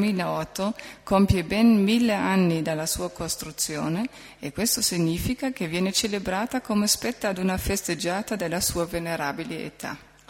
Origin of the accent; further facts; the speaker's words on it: Bremen, Germany; Italian is a second language; vengo da Brema